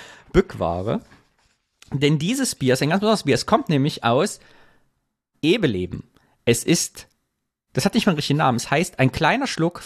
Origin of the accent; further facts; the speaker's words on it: Sondershausen, Thuringia, Germany; da von Sondershausen, wo ich herkomme, etwa so knapp 15, 16 Kilometer, also 15 Minuten Fahrt.